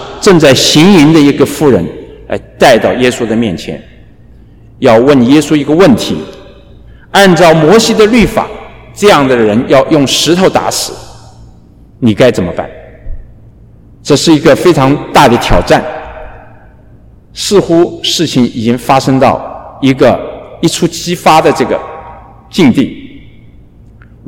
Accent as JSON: {"language": "Chinese", "country": "China", "said": "像我就是一个来自中国大陆的中国的科学家，这是我对自己的这样的一个定义。我是谁？我是一个中国来的中国人的科学家，皮肤是黄色"}